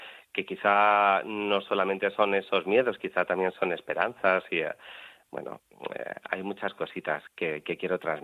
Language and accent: Spanish; Toledo, Castilla-La Mancha, Spain; moved away as an adult; now in Murcia, Spain; ahora que he descubierto Murcia, porque yo soy de Toledo, pero hemos venido a vivir aquí